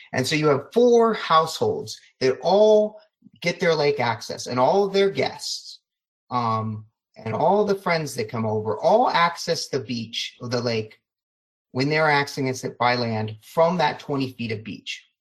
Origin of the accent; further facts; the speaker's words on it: Lake Tahoe, United States; I grew up on Lake Tahoe with that 20 feet of beach. We didn't have a pier growing up.